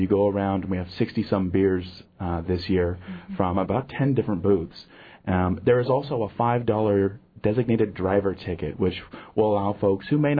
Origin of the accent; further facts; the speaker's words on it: Juneau, Alaska, United States; Yeah, Corey and I grew up here in Juneau.